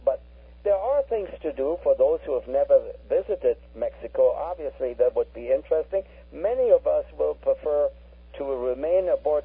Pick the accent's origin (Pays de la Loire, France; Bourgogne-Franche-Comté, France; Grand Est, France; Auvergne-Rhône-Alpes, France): Grand Est, France; also born or lived in Berlin, Germany; now in United States; I was born in Berlin, Germany, because my father worked there, and as a baby, he moved me to an area just a little bit west of the city of Kolmar. basically grew up in Alsace, and it's also known to Americans as Alsace-Lorraine, two provinces of France on the eastern region of France